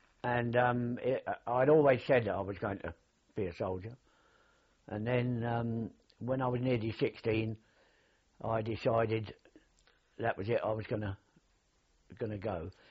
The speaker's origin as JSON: {"language": "English", "town": "Bromley", "region": "London", "country": "United Kingdom", "tie": "born there", "said": "Yes, I was born in Bromley, Kent, at 57 Nicol Lane, and I was born on the 17th of November 1922."}